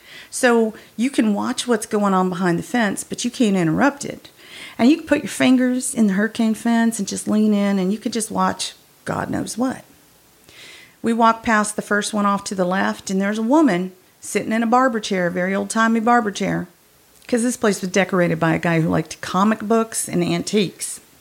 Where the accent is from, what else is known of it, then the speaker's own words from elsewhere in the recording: the South, United States; I was the only girl growing up in the South with five brothers.